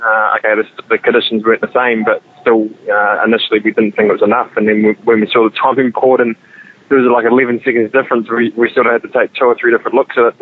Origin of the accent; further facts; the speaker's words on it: New Zealand; And New Zealand's probably the worst place in the world to be sweeping roads with the amount of gravel that we have.